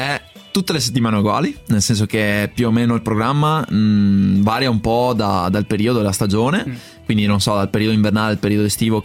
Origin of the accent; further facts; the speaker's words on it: Padua, Veneto, Italy; io sono cresciuto a Padova e ci sono i Colli Euganei.